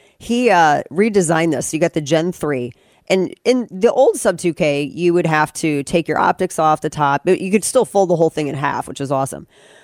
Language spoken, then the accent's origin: English; St. Louis, Missouri, United States; Dude, we're from St. Louis. We can talk all the smack in the world. We came up right. We're from St. Louis.